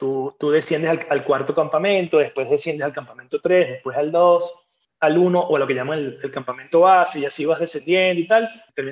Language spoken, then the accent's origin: Spanish; Caracas, Capital District, Venezuela; Yo agradezco mucho haber nacido en el lugar que nací, yo soy caraqueño, haberme criado en ese lugar maravilloso y generoso que es Venezuela.